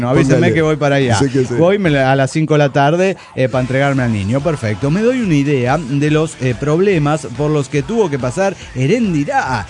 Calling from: Tijuana, Baja California, Mexico; de Tijuana, Baja California, México.

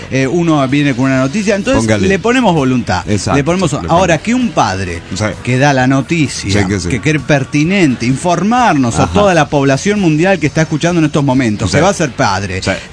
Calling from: Cochabamba, Bolivia; Hola, ¿cómo están, amigos? … de Cochabamba, Bolivia.

